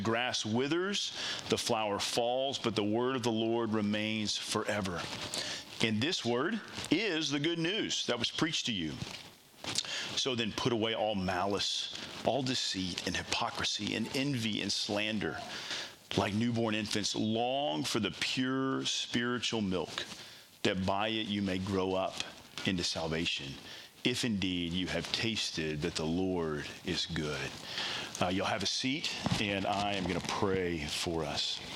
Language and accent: English; Texas, United States; Okay, so like, listen, I'm a Texan, and I feel really good about myself for being here, you know?